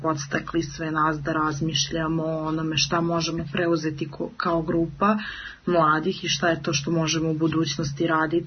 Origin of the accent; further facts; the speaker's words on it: Belgrade, Serbia; dolazim iz Beograda.